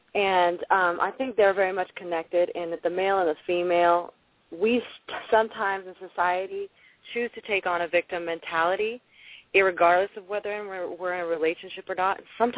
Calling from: Los Angeles, California, United States; I'm calling in from Los Angeles area.

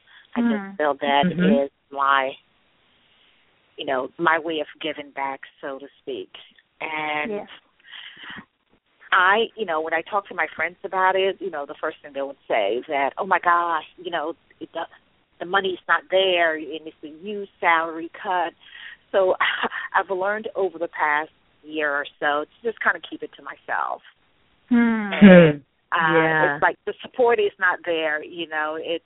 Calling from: Washington, District of Columbia, United States; I'm calling from Washington, D.C.

